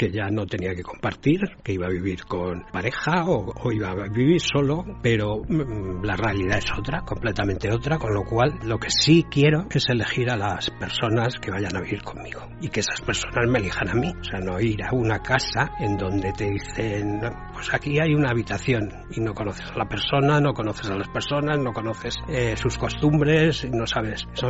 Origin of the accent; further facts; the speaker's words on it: Madrid, Community of Madrid, Spain; tengo 59 años y soy de Madrid.